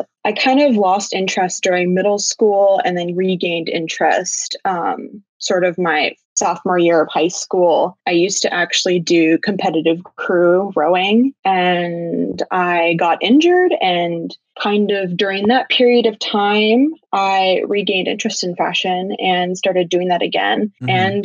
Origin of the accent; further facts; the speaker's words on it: Seattle, Washington, United States; now in New York City, United States; I'm 21, university student. I'm from Seattle and I'm studying in New York City.